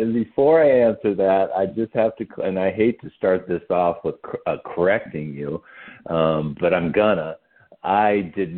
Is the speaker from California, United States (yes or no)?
yes; San Leandro, California, United States; born there; also born or lived in St. Louis, United States; And I was born in San Leandro, California, and we lived in Pleasanton.